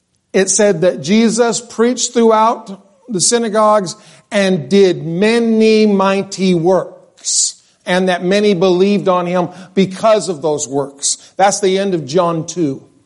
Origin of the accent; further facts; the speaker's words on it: Chowchilla, California, United States; also born or lived in New Mexico; I was born in New Mexico, but I grew up in Chowchilla mostly.